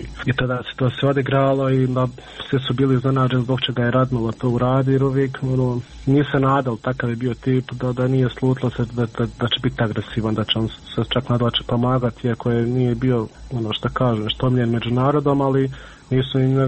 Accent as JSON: {"language": "Bosnian", "town": "Miljevina", "region": "Republika Srpska", "country": "Bosnia & Herzegovina", "said": "mi smo svi gore iz Miljevine"}